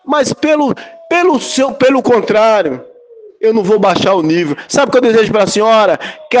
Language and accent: Portuguese; Guriagi, Brazil; uma cidade, onde eu fui criado e nascido na cidade de Guriagi.